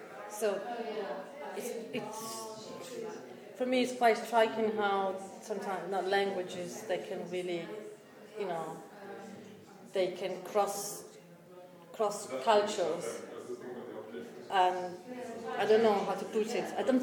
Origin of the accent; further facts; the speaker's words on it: South Korea; first language Korean; English is a second language; For me, if I start from myself, then because my native language is Korean, not English